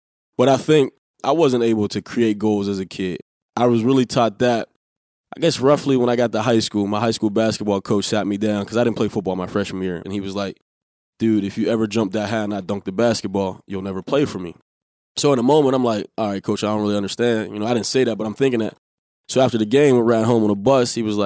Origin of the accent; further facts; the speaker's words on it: Pennsylvania, United States; Growing up in Northview, we really didn't see it.